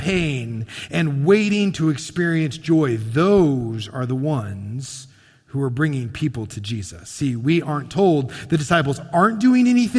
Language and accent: English; Dallas, Texas, United States; I was being told that I was a guy from Texas, from Dallas area.